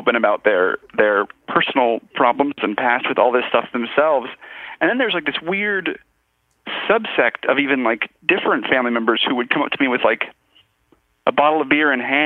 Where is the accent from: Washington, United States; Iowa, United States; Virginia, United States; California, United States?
Virginia, United States; Yeah, kind of all around the, like, D.C.-ish area.